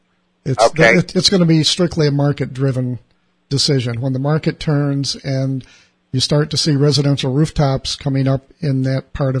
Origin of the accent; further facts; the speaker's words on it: New York, United States; I grew up in a small town just east of Rochester, New York, along the shore of Lake Ontario.